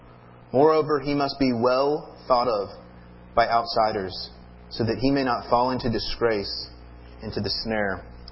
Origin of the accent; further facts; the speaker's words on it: the South, United States; I'm from the South, so I just want you to know, we know you're being honest, okay?